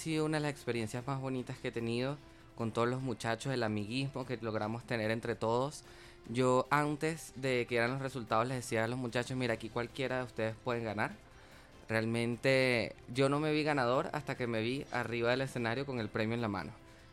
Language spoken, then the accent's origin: Spanish; Venezuela; La verdad es que hasta último momento, como buen venezolano, lo dejé.